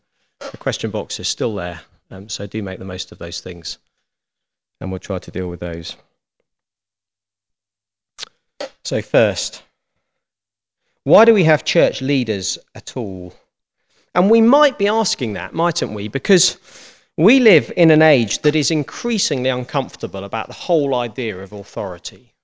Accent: United Kingdom; And we're British, aren't we, most of us?

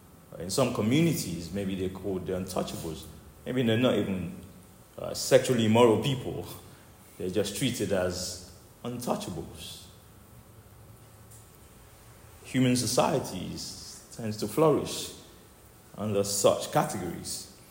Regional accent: Nigeria; When I was a young boy growing up in Nigeria

